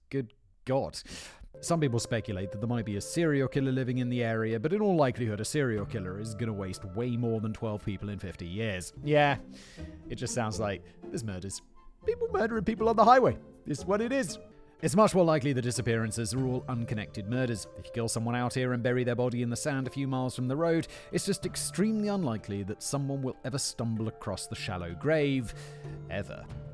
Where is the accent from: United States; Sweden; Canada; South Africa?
Canada; But we've already established I love heat, perhaps as a result of growing up in Canada and getting sick of minus 40 and 6 feet of snow.